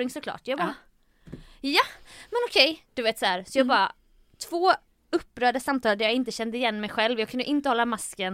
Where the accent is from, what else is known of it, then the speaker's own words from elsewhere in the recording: Jönköping, Jönköping County, Sweden; det här är ju min hemstad Jönköping.